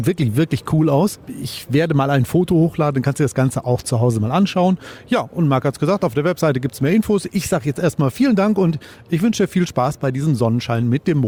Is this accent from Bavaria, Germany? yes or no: no; Detmold, North Rhine-Westphalia, Germany; Also ich komme ja aus Detmold, ich schlage Detmold vor.